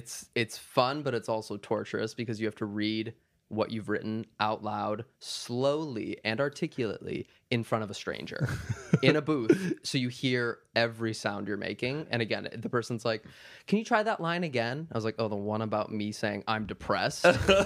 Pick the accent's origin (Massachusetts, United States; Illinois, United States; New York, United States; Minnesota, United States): Minnesota, United States; I love Minnesota. I think it's one of the best states there is.